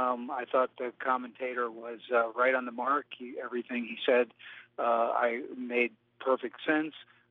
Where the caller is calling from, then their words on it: Northampton, Massachusetts, United States; I'm calling from Northampton, Mass.